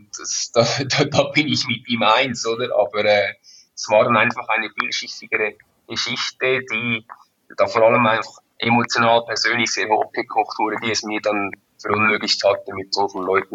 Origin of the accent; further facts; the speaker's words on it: Switzerland; ich bin ein stolzer Schweizer